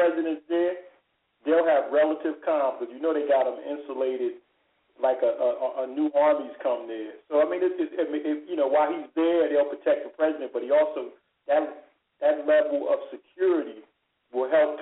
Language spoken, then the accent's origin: English; Newark, New Jersey, United States; You know, I grew up in Newark